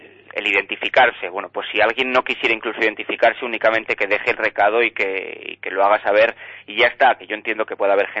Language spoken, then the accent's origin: Spanish; Tudela, Navarre, Spain; de la Ribera y de Tudela, porque al final yo soy de Tudela.